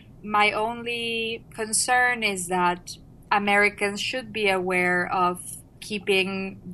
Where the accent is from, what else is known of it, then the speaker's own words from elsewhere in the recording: Mexico; I'm from Mexico